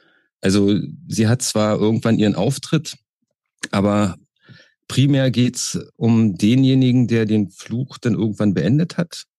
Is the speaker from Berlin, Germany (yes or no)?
yes; Berlin, Germany; born there; Ich bin geboren in Berlin, wohne auch noch in Berlin. Ich glaube, man wird es ein bisschen hören.